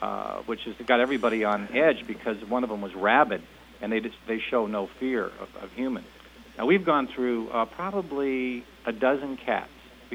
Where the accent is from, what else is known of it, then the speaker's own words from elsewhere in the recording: Cave Creek, Arizona, United States; I'm from Cave Creek.